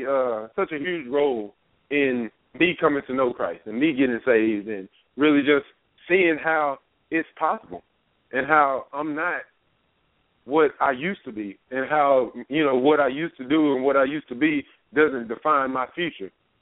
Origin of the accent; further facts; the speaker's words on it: Texas, United States; we're both from the Big East, from Eastern Texas, for all y'all don't know